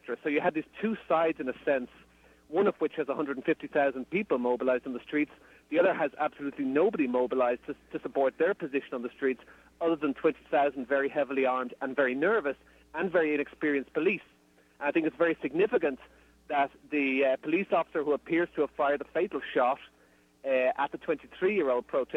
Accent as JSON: {"language": "English", "country": "Ireland", "said": "As an Irish person, I'm well aware"}